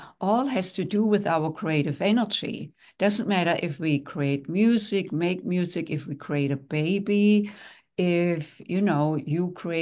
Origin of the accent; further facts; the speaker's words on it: Germany; English is a second language; moved away as an adult; now in United States; I'm from Germany, was raised there, and in my late 20s came to the United States to do postgraduate work in music.